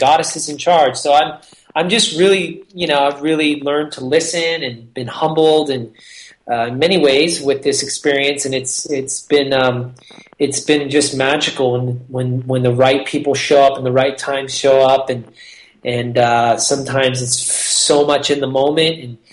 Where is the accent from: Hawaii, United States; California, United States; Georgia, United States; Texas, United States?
Hawaii, United States; Kauai; this three-month tour away from my hometown in Kauai